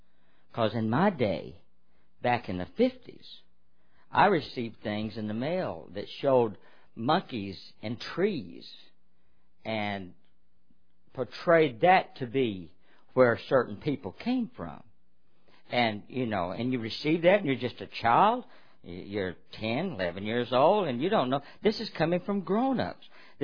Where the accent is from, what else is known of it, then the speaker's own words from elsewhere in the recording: the South, United States; I was raised in the South, and there was hatred being manifested.